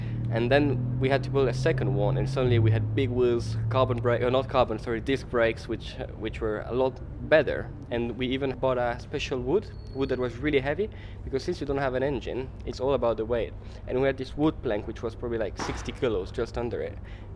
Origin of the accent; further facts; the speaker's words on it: Geneva, Switzerland; English is a second language; I grew up in Geneva in Switzerland, so I'm born there and I've made my studies there.